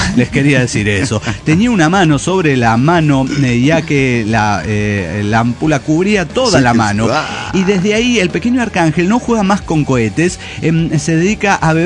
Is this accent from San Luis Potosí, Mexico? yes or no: yes; San Luis Potosí, Mexico; de San Luis Potosí.